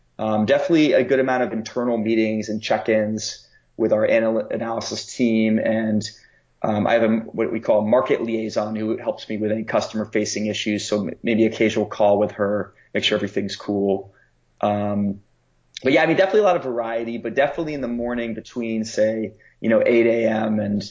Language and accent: English; Vermont, United States; Like I'll never forget, I'm from Vermont originally